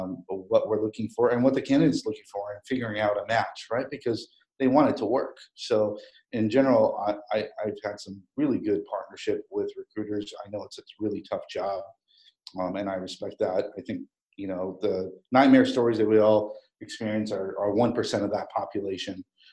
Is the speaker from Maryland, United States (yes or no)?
no; Los Angeles, California, United States; And I said, well, I'm from Los Angeles.